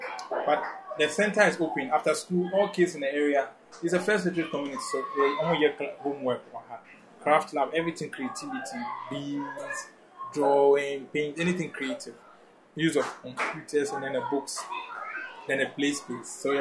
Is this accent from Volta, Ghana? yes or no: yes; Anyako, Volta, Ghana; No, I'm full blown ever. Like, I'm from both mother and father are from Volta.